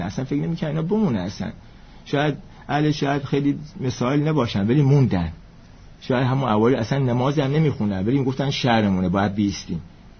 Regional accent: Abadan, Khuzestan, Iran; اصالتاً آبادانی هستم

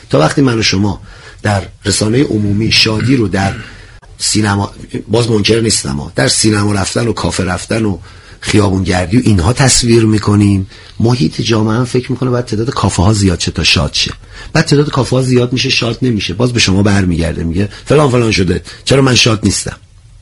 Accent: Iran; به عنوان یک ایرانی میگم که فرهنگ براش همه چیه،

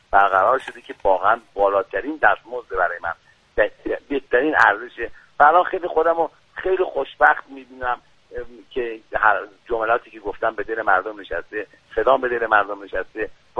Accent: Iran; به عنوان یه ایرانی، به عنوان یه هموطن،

